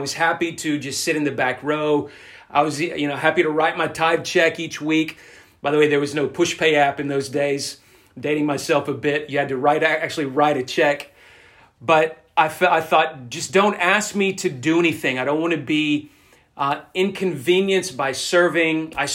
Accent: United States; I grew up in the United States.

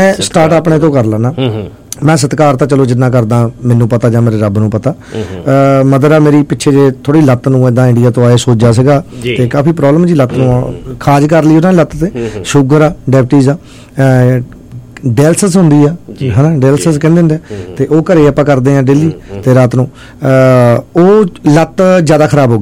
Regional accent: Punjab, India; ਸਾਡਾ ਫਤਿਹਗੜ੍ਹ ਸਾਹਿਬ ਜ਼ਿਲ੍ਹਾ, ਸਾਡੇ ਜ਼ਿਲ੍ਹੇ ਦੇ ਵਿੱਚ ਹਲੇ ਵੀ ਫਿਲਹਾਲ 1000 ਮੁੰਡਿਆਂ ਪਿੱਛੇ 900-950 ਕੁੜੀਆਂ

